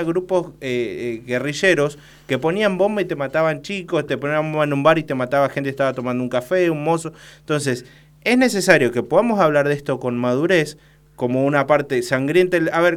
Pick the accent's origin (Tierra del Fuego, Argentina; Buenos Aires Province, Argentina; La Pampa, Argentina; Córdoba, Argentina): Tierra del Fuego, Argentina; Río Grande; yo tengo 36 años, hice la escuela secundaria acá en Río Grande, de Polivalente, acá a 3 cuadras de donde estamos.